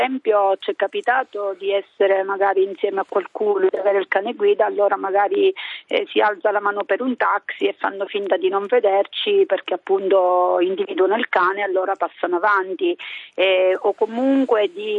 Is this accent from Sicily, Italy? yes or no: yes; Sicily, Italy; now in Rome, Italy; Io sono siciliana, però sto a Roma.